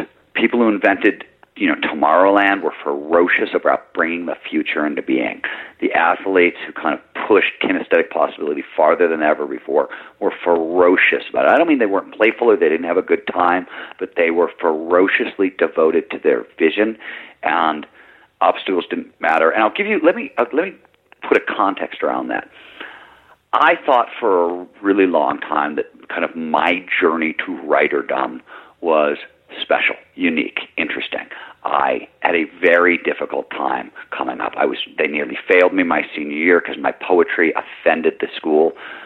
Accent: Midwest, United States; I grew up in the Midwest, and what I saw from my father and what came at me that way, and you talk to any Midwesterner, they'll tell you the same thing.

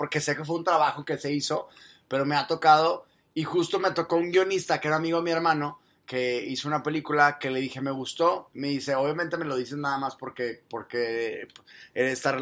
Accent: Mexico; porque soy mexicano.

